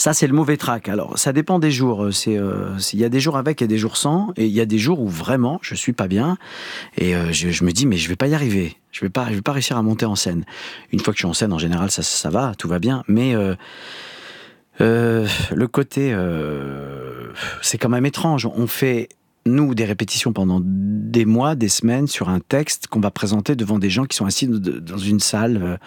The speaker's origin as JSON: {"language": "French", "region": "Grand Est", "country": "France", "tie": "born or raised there", "moved": "yes", "said": "J'ai dit « bah, en fait, moi, j'ai grandi dans les Vosges. »"}